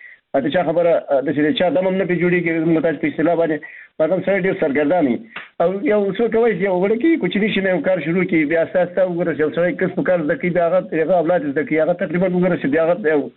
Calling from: Baghlan, Afghanistan; بغلان مې تماس نیولې محترمه

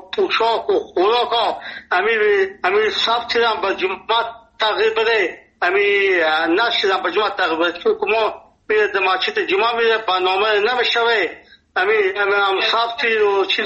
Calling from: Nimruz, Afghanistan; ما 50 سال در ولایت نیمروز هستیم. اینجا لهجه ما لهجه فارسی هست، اینجا لفظی ما لهجه بلوچی هست، اینجا پشتو گفت میزنیم.

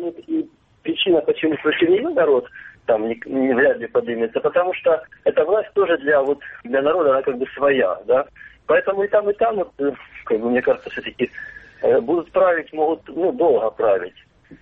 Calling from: Luhansk Oblast, Ukraine; я звоню из Луганской области.

